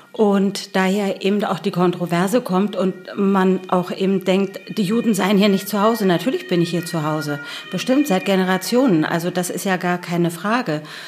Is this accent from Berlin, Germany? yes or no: yes; Berlin, Germany; born there; ich bin in Berlin geboren